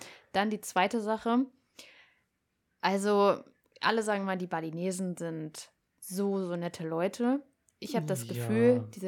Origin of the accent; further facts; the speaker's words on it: Australia; wir sind halt aus Australien die schönsten Strände gewöhnt